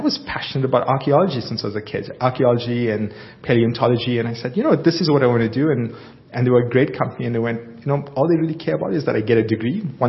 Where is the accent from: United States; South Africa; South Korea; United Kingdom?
South Africa; Durban, KwaZulu-Natal; So I grew up in Durban in an area called Clare Estates.